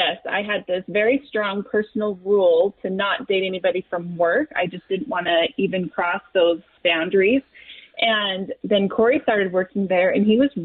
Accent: Salt Lake City, Utah, United States; I grew up, born and raised in Salt Lake, Utah

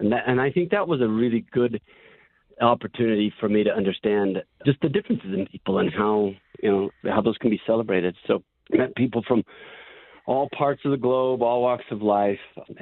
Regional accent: Utah, United States; I take a lot of pride in saying that I'm a fifth-generation Utahan. I love Utah. I come from Pioneer Stock on both my mother and father's side. My mother lives on the same block in Spanish Fork that my family first moved to.

